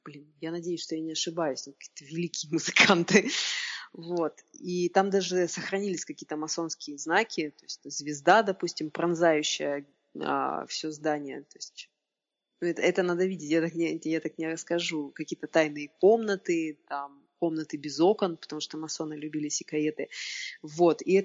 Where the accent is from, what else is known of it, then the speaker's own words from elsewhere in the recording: Vladivostok, Primorsky Krai, Russia; Я же из Владивостока, я работала на региональном телевидении